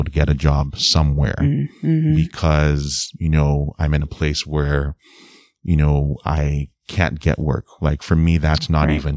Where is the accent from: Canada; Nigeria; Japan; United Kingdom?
Nigeria; now in United States; I live in the U.S., so I'm a Nigerian immigrant who lives in the U.S.